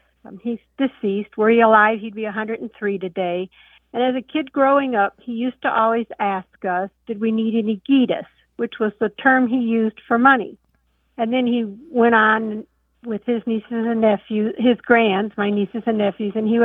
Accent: Chicago, Illinois, United States; now in North Carolina, United States; I grew up in Chicago.

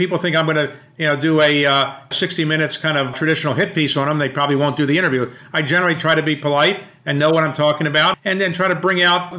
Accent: Baltimore, Maryland, United States; there were schools there in my hometown of Baltimore that are largely segregated

